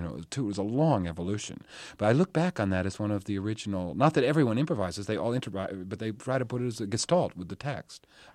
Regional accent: United States; I'm still an American.

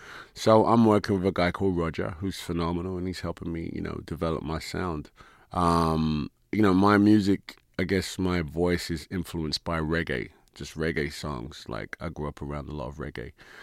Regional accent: Hackney, London, United Kingdom; accent: Cockney; also born or lived in Forest Gate; So I am literally a Cockney. I was born in Forestgate and moved to Hackney as a young kid.

